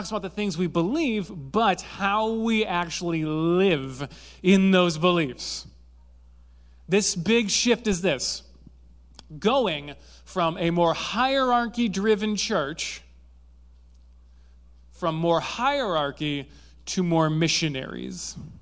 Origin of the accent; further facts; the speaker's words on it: Zeeland, Netherlands; I grew up in Zealand, which if you don't know what Zealand is, it's where they spawn Dutch people.